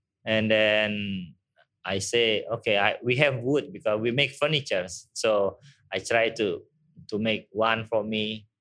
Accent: Bali, Indonesia; English is a second language; I'm originally from Bali. I born here, diving since when I was junior high school, when I was like 12.

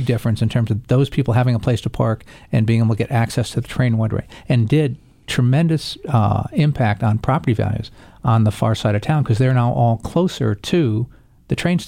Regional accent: Fairfield, United States; It just circumstances turned in that I grew up in Fairfield, certainly.

